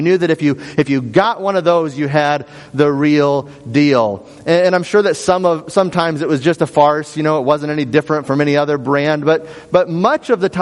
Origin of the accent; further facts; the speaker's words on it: Illinois, United States; growing up as an American boy here in central Illinois